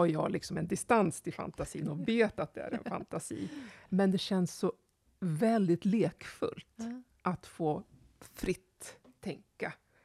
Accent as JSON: {"language": "Swedish", "town": "Västerås", "region": "Västmanland County", "country": "Sweden", "said": "jag kom från Västerås, från en förort, det var liksom på något sätt en längtan till ett annat liv än det jag hade."}